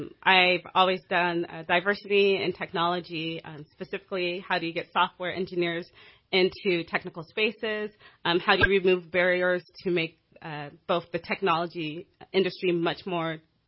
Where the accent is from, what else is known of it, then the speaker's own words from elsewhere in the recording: California, United States; now in Redding, United States; But, I grew up in Orange County. This is still California.